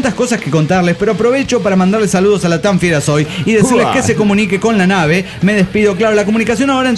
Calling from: Ciudad del Carmen, Campeche, Mexico; de Ciudad del Carmen, Campeche, México.

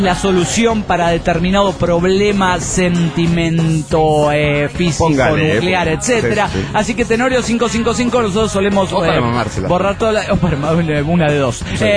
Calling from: Morelia, Michoacán, Mexico; Hola, soy … de Morelia, Michoacán, México.

